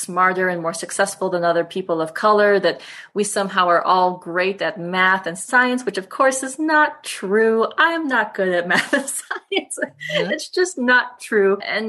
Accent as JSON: {"language": "English", "region": "South Carolina", "country": "United States", "tie": "born there", "said": "myself, born in South Carolina"}